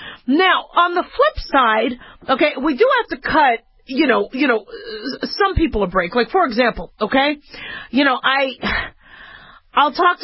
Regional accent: Las Vegas, Nevada, United States; growing up in Las Vegas, you had this place called, I think it was called the Shark Tank

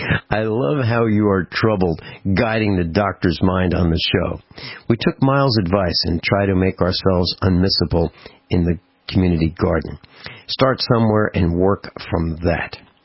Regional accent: Netherlands; English is a second language; I am Dutch, so English is not my native language.

